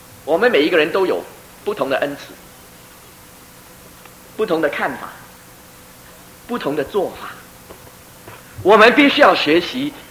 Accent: Taiwan; 我说不是不是，我们是本省人，本省人有一种光荣

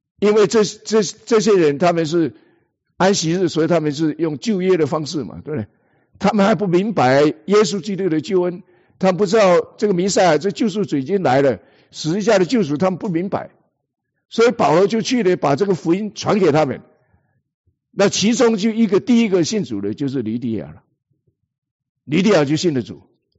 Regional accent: Taiwan; 我们是台湾来的，温州还没去过

